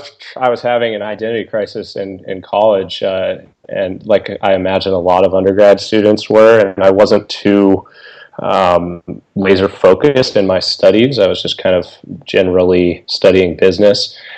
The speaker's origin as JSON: {"language": "English", "region": "Florida", "country": "United States", "tie": "born or raised there", "said": "I'm born and raised in Florida. I went to the University of Florida for undergrad, go Gators."}